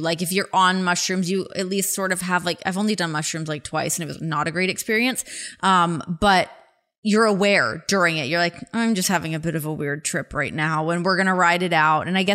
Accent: Toronto, Ontario, Canada; I'm from Toronto.

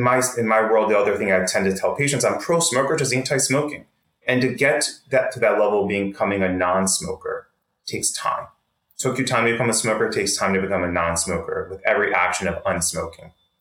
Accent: Baltimore, Maryland, United States; I am a Greek American born and raised in Baltimore to Greek immigrant parents who really just enjoys travel and being a dad.

